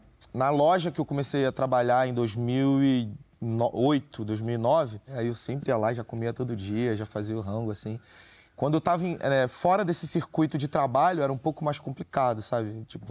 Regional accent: Sepetiba, Rio de Janeiro, Brazil; Eu tenho uma lembrança muito mágica da minha infância em Sepetiba, assim.

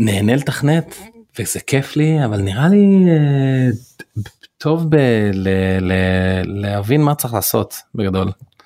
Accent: Jerusalem, Jerusalem District, Israel; אז אני בן 38 היום, גדלתי בירושלים, זה אומר שכשהייתי כזה טינג'ר, אז הכל כזה התחיל.

